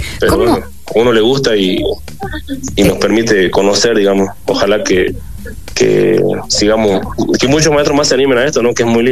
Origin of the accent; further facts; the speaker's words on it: San Francisco, Santa Cruz, Bolivia; Y soy de San Francisco, departamento de Valle Grande, allá en Las Yungas.